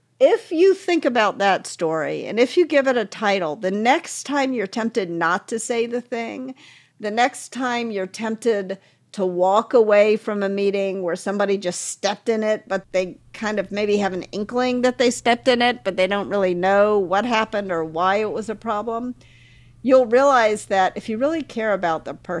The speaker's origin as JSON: {"language": "English", "region": "the South", "country": "United States", "tie": "born or raised there", "said": "I mean, I grew up in the South, and that's also a region that is not known for challenge directly, shall we say."}